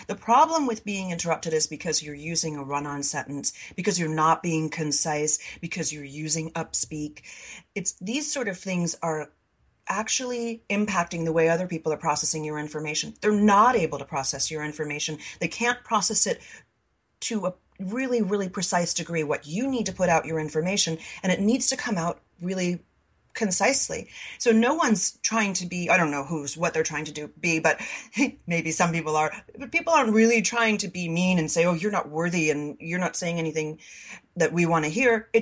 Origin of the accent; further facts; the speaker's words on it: New York, United States; accent: Long Island; At the age of 14, I changed my Long Island accent.